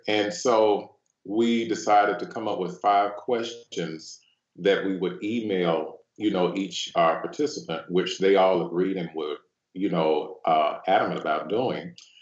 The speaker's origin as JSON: {"language": "English", "town": "Birmingham", "region": "Alabama", "country": "United States", "said": "He's, he lives in Birmingham. I'm from Birmingham."}